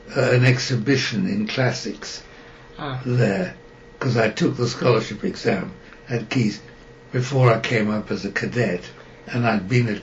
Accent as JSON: {"language": "English", "town": "Liverpool", "region": "North West England", "country": "United Kingdom", "tie": "born there", "said": "I was born in Liverpool, but I was brought to Cambridge at a few months old in order to be christened in Keys Chapel."}